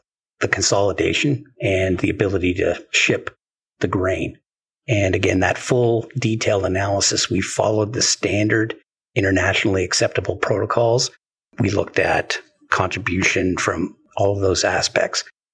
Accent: Canada; Being a Canadian, I am biased.

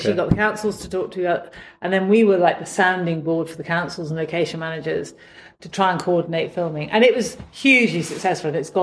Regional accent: Nairobi, Kenya; born there; Well, I was born just outside Nairobi. And then I think we spent a lot of time in Karen.

